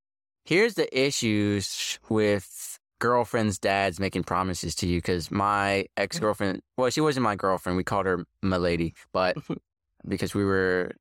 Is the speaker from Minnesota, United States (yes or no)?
no; Norfolk, Virginia, United States; I was driving from New Jersey back home to my Norfolk, the greatest home, no place like home, Norfolk.